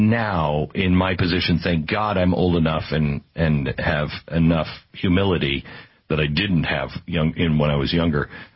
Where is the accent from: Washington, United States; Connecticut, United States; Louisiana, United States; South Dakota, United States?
Washington, United States; Seattle; And so between growing up in Seattle, where everybody was, hey, do your own thing.